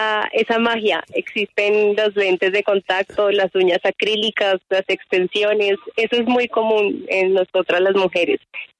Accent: Bogotá, Colombia; Nosotros somos todos acá de Bogotá.

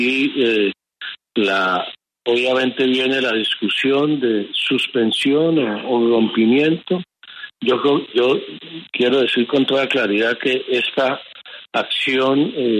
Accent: Norte de Santander, Colombia; como norte santandereano, como conocedor de la región

